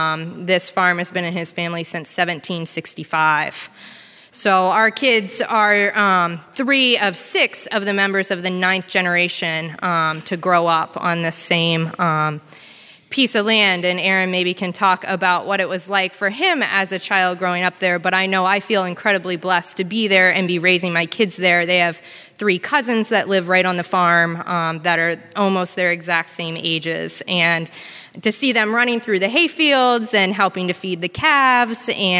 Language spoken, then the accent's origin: English; Maryland, United States; I'm from Maryland, and never been up north and wanted to really come to see this part of the country.